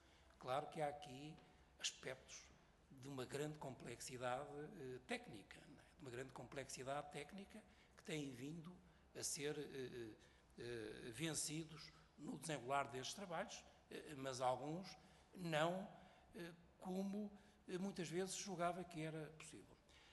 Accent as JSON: {"language": "Portuguese", "country": "Portugal", "said": "e a primeira é porque também somos portugueses, não é?"}